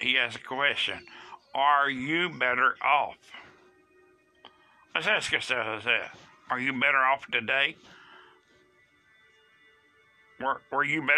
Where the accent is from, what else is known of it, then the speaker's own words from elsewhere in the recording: Collisville, Alabama, United States; In my hometown of Collisville, Alabama, my friends